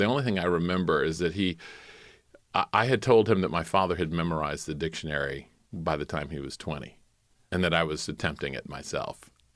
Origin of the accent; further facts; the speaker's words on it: South Carolina, United States; So my family I'm from South Carolina, and there's a rich hit tradition of being in newspapers.